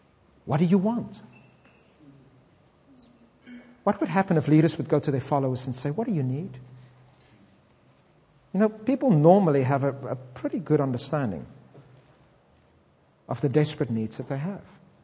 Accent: South Africa; It's very difficult for me. I come from South Africa, so I'm not always used to this.

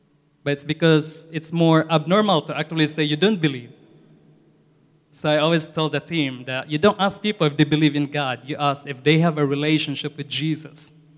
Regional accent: Philippines; I grew up in the Philippines.

